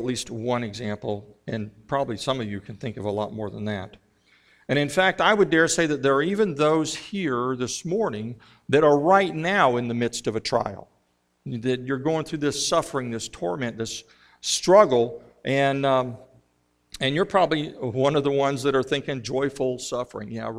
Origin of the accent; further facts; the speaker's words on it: Missouri, United States; I came from Missouri. I jumped on a plane and went to Miami, Florida